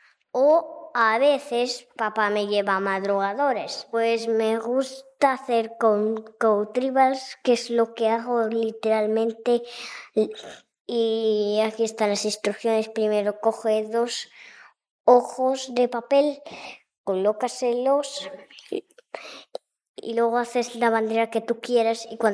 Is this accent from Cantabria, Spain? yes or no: no; Zaragoza, Aragon, Spain; Yo soy de Zaragoza. Yo nací en el 2017.